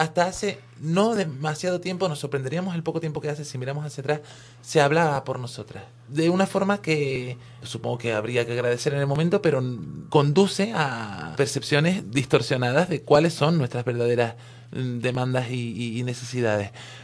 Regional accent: Canary Islands, Spain; Soy canaria, eso es muy importante para mí y para nadie más, me imagino. tengo casi 50 años.

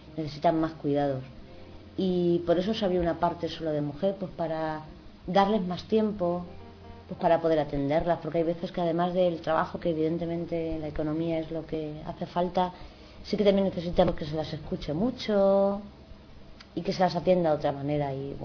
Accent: Madrid, Community of Madrid, Spain; Soy educadora social y soy de Villaverde Alto.

